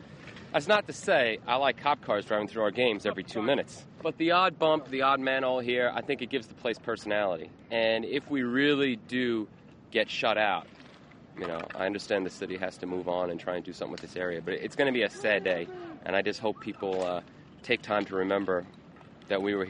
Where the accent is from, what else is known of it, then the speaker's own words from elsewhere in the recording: Seaford, New York, United States; I'm 33 years old. I'm from Seaford, New York.